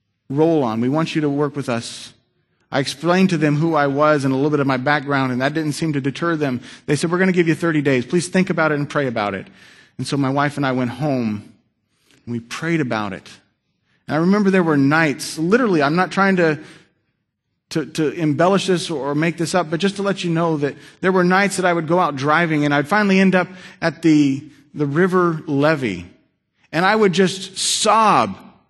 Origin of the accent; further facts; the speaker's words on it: Rancho Cordova, California, United States; I remember as a child, I grew up right here in Rancho Cordova.